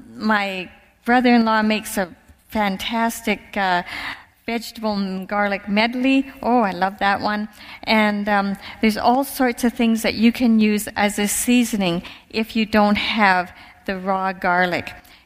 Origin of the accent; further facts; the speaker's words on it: Ireland; I'm Irish. I like potatoes and you know that kind of stuff.